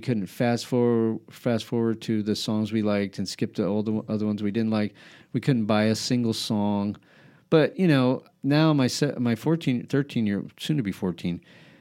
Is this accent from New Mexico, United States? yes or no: yes; Albuquerque, New Mexico, United States; It's funny. I came and visited Rehoboth. I lived in, you know, I grew up in Albuquerque.